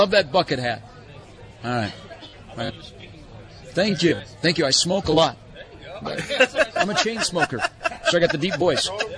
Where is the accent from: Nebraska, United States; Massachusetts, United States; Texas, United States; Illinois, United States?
Nebraska, United States; Gretna; We're from Gretna.